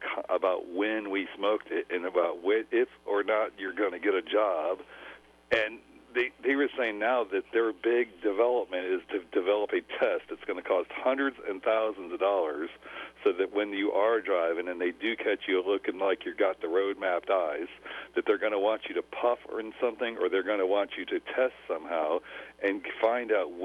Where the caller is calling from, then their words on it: Bates City, Missouri, United States; I'm calling you from Bates City, from a long ways away.